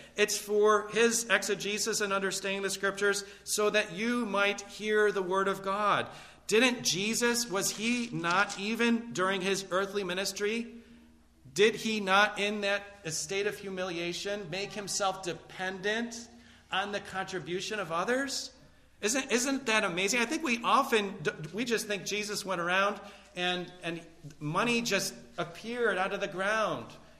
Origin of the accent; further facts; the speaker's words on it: Utica, New York, United States; I remember Eutychus because I'm from Utica.